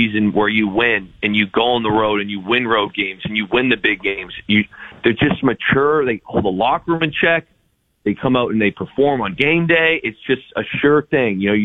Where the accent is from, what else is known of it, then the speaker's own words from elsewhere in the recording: Ontario, Canada; And I grew up in Sal, Ontario, playing hockey